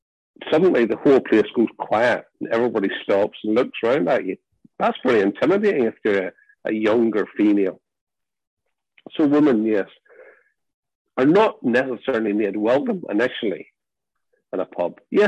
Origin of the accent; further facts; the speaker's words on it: Ballymena, Northern Ireland, United Kingdom; I'm Ballymena terms, which is my hometown, obviously.